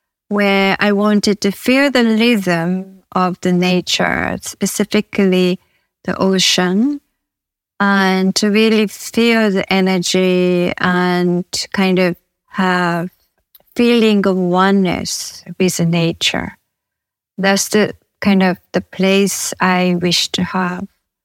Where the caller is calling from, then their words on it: Tokyo, Japan; From Tokyo, Japan.